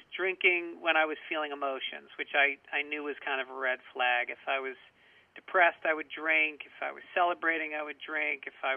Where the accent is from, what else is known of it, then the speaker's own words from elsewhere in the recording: Tarrytown, New York, United States; well, I grew up in Tarrytown, but my parents were both, you know, Bronx Irish.